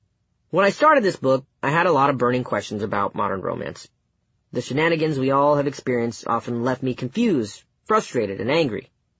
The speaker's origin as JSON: {"language": "English", "town": "Bennettsville", "region": "South Carolina", "country": "United States", "tie": "born or raised there", "said": "some girl who lived in my neighborhood in my hometown of Bennettsville, South Carolina, around the time I was 23."}